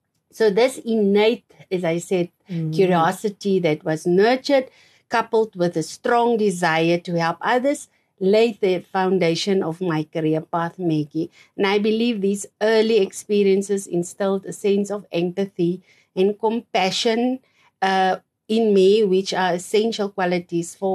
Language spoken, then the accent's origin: English; Windhoek, Khomas, Namibia; also born or lived in Mariental; My childhood was a nice blend of growing up in Windhoek, being a city girl during school time. And then I went back to our roots, to the south, part-time holidays. I grew up there in Mariental and also on the farm with my grandparents.